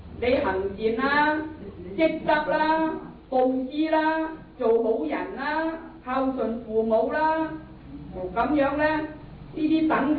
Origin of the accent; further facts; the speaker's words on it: Guangdong, China; 有的时候我们广东人说斋呢好像举起上来就乱龙那样